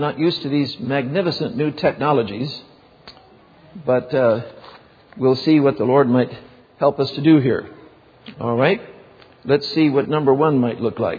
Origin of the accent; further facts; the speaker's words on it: China; I was raised in China.